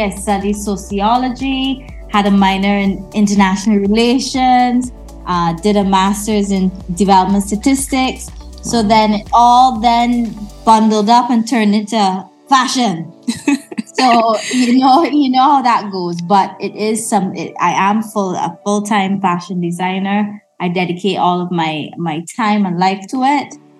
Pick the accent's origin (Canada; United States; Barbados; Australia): Barbados; moved away as an adult; I grew up in Barbados, spent most of, all of my secondary school life, and came to Trinidad as for university. So, my life in Barbados was pretty typical.